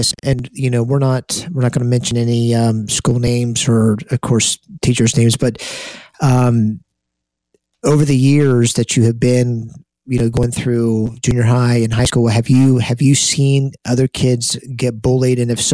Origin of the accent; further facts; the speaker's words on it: Dallas, Texas, United States; I was raised in Dallas, Texas, and I went to the largest high school.